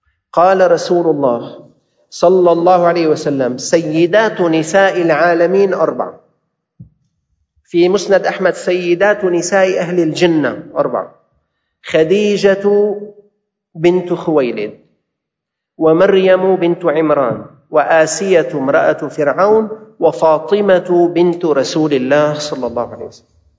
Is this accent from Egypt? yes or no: no; Syria; اللي عندنا بسوريا